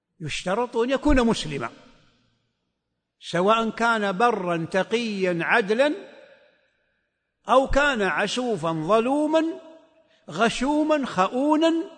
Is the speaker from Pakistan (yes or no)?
no; Saudi Arabia; أبناء بلدي المملكة العربية السعودية أرض الحرمين وما جاورها